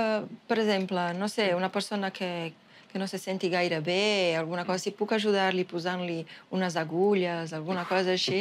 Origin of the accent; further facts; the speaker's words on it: São Paulo, Brazil; Jo sempre he viscut a São Paulo, jo sóc de São Paulo, he estudiat a São Paulo.